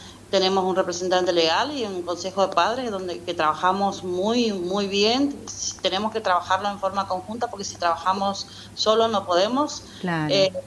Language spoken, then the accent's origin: Spanish; Leandro N. Alem, Misiones, Argentina; soy oriunda de Leandro en Alem. Sí. Entonces cursé mis estudios allá en la EFA Santa Teresita y después, bueno, me fui a estudiar a Posada